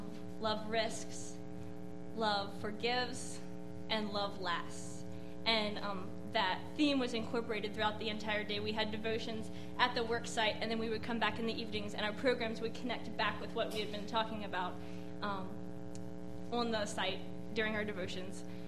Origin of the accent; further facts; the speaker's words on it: Ohio, United States; I was with some scary people from Michigan, and I had to tell them I was from Ohio.